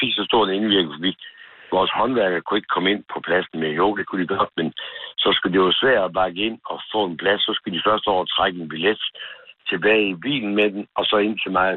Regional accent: Horsens, Central Denmark Region, Denmark; also born or lived in Østbjerg; Jeg er fra Horsens. Ja, det vil sige, at jeg er ikke født i Horsens. Jeg kom til Horsens 6-årige.

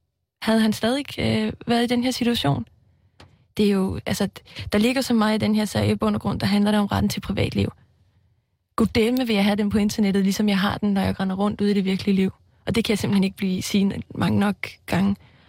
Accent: Iceland; Danish is a second language; Nu er jeg jo islænding, så jeg ved ikke rigtig, om jeg bruger det korrekt

